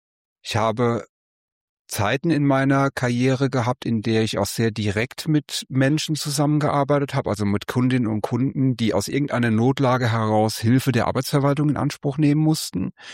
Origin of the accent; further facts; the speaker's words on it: Bad Kreuznach, Rhineland-Palatinate, Germany; Ich bin hier in Kreuznach zur Schule gegangen